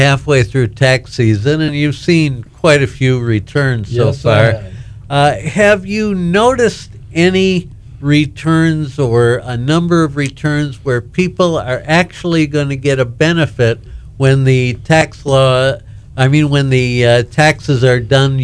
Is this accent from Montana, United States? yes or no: no; Milwaukee, Wisconsin, United States; born there; I was born in June of 1946, and in January of 1947, Milwaukee had a mega snowstorm.